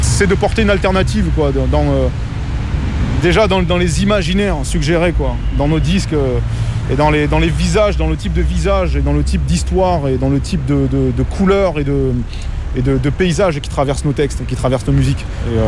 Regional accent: Perpignan, Occitanie, France; Alors moi je suis né, j'ai grandi à Perpignan.

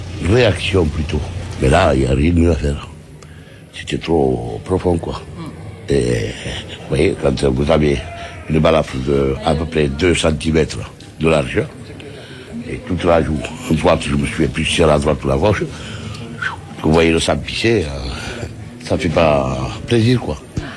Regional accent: France; Oui, on est français à 100%. Ouais. On est français à 100%.

